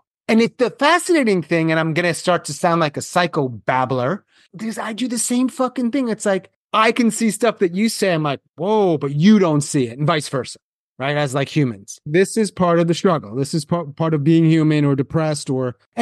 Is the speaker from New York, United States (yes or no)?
yes; Long Island, New York, United States; moved away as an adult; I'm from Long Island.